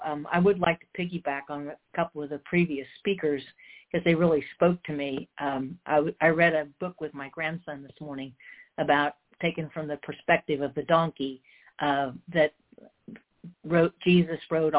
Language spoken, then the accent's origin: English; California, United States; I'm from California, and, we're the crazy state, regard to politics.